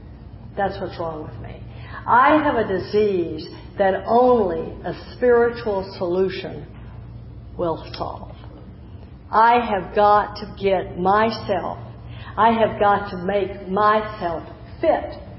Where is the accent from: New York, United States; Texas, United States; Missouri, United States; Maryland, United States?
Texas, United States; also born or lived in California / Washington; now in Jacksonville, United States; Now, since I've moved to the South, in Jacksonville, I grew up in Texas. Since I'm in Florida now, when I was living in California and Washington State